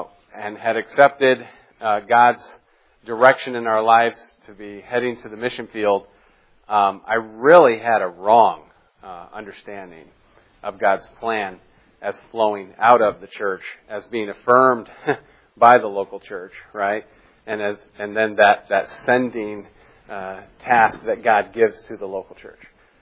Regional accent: Japan; also born or lived in Gambia; I grew up in Japan. Then later, my family moved to the Gambia in West Africa

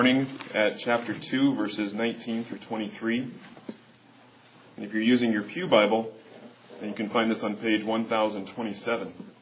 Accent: Westwood, Kansas, United States; But if I want to be specific, I actually grew up in a little township called Westwood, Kansas.

